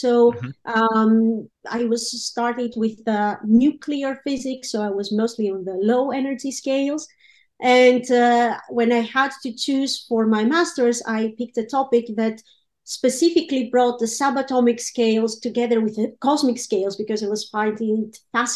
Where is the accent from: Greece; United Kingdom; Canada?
Greece; now in Siegen, Germany; I'm originally from Greece. I'm a theoretical particle physicist. I work here in Siegen as a postdoc.